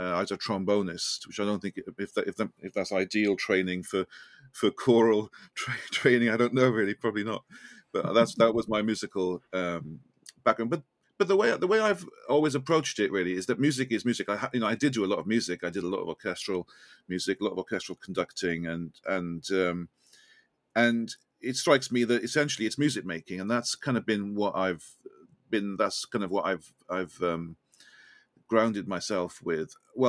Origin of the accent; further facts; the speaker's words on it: Wales, United Kingdom; I'm Welsh.